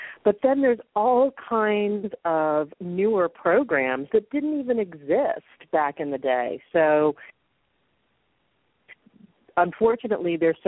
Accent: Massachusetts, United States; I grew up actually back in Massachusetts, and we had little compartments where you had to put the paper in one compartment

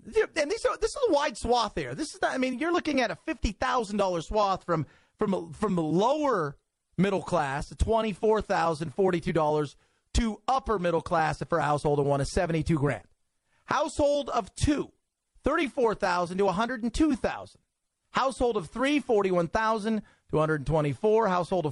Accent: Long Beach, California, United States; When I grew up in Long Beach, California, I went to a school that welcomed in many

